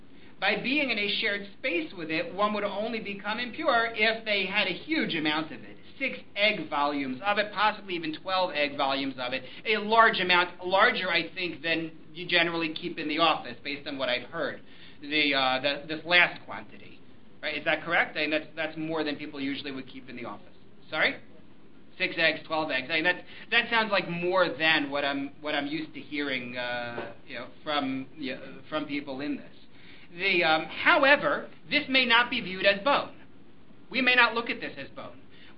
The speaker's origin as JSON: {"language": "English", "region": "New York", "country": "United States", "tie": "born or raised there", "said": "The classic question that was asked when I was growing up in New York was"}